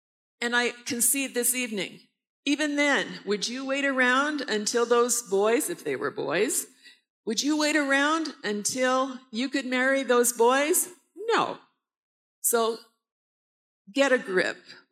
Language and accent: English; Canada; I am Canadian. My husband is Congolese. We were married in Canada.